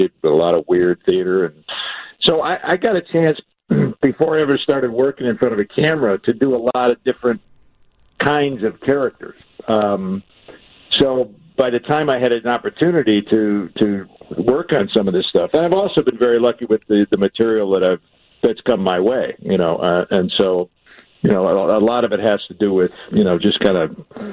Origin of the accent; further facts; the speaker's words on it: Rolling Meadows, Illinois, United States; also born or lived in Park Ridge; I'm from Rolling Meadows.